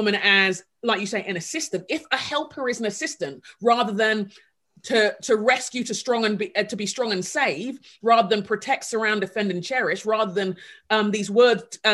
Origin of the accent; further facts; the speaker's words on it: United Kingdom; As a Brit, the amount of times in the US I hear a word and thinking, that's a different word.